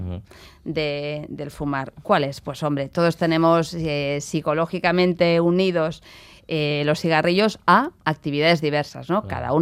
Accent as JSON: {"language": "Spanish", "town": "Pamplona", "region": "Navarre", "country": "Spain", "said": "un compañero suyo de Pamplona, de mi tierra, médico"}